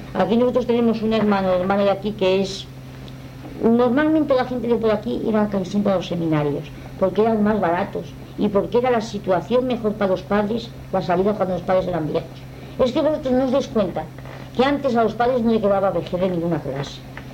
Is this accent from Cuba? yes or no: no; Castile and León, Spain; somos de Salamanca, pero...